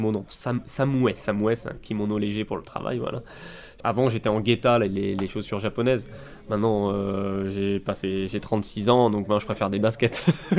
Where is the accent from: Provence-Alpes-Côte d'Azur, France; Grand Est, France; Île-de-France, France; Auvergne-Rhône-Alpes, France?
Île-de-France, France; Paris; Moi, je suis de Paris et je souris tout le temps.